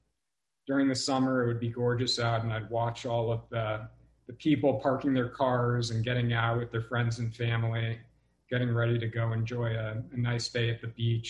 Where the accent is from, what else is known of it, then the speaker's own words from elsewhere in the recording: Montecito, California, United States; I really grew up in a fairy tale. I was raised in Montecito by two incredible parents